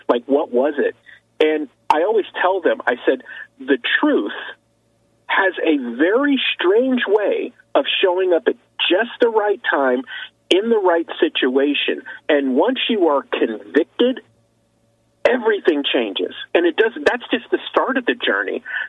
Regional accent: San Francisco, California, United States; moved away; I grew up in San Francisco, okay, before I moved to Central Florida and everything, and I've lived all over the country.

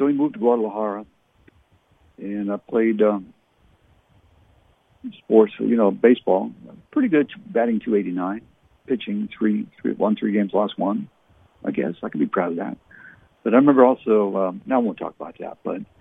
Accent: Ottawa, Ontario, Canada; Growing up in Canada, especially in Ottawa, we used to play touch football

